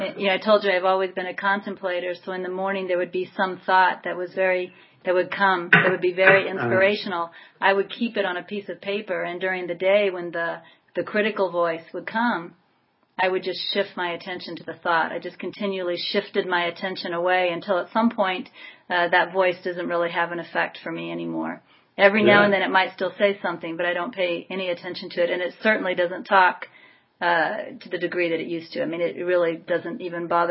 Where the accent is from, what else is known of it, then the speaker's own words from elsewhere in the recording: Kansas, United States; You know, I was raised in Kansas.